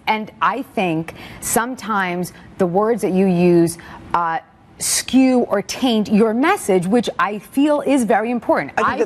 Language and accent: English; India; I'm Indian.